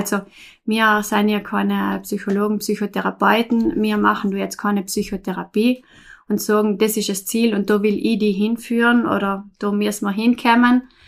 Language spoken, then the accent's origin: German; Merano, Trentino-Alto Adige, Italy; ich komme aus Meran, bin 35 Jahre alt